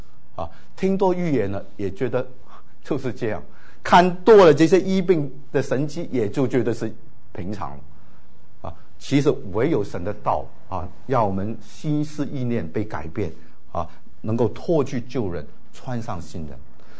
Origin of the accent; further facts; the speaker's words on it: Hong Kong; 我从小在香港的宣道会信主